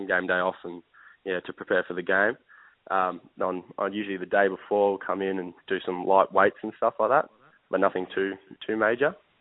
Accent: Perth, Western Australia, Australia; I'm from Perth

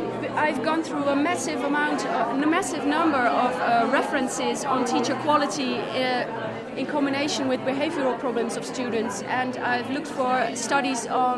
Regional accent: Netherlands; I'm from the Netherlands, and I'm a PhD student.

